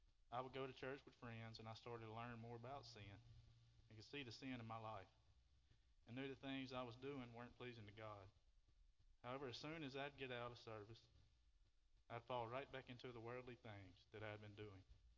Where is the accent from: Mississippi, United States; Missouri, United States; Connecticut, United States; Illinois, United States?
Mississippi, United States; Brandon; I grew up here in Brandon, Mississippi, in a family that didn't attend church